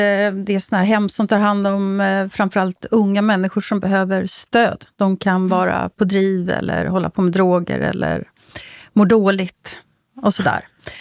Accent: Sweden; Och för mig som svensk när jag läste det här så känner jag igen väldigt mycket.

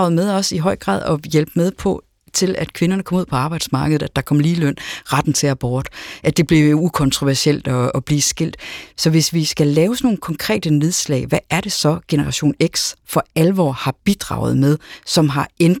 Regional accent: Risskov, Central Denmark Region, Denmark; Jeg voksede op på Bellevue i Risskov

